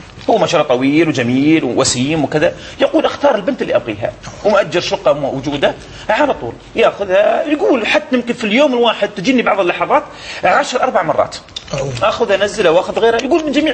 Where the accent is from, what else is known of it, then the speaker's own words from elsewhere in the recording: Dubai, United Arab Emirates; عندنا في دبي